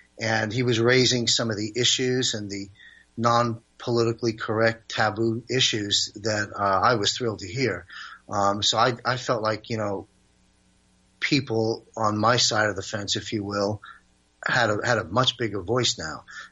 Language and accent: English; New York, United States; I was watching it closely because I'm a New Yorker